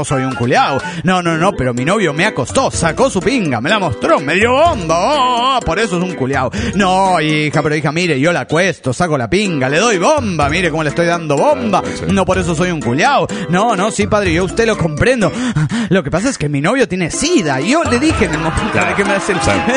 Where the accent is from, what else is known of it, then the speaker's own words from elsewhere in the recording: San Luis, Argentina; de San Luis, Argentina.